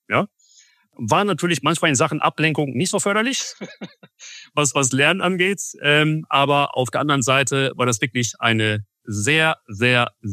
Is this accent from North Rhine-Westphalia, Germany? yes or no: yes; Essen, North Rhine-Westphalia, Germany; da wo ich herkomme, also Essen und Umgebung, beschreiben wir das mal größer, wie du gesagt hast, Ruhrgebiet.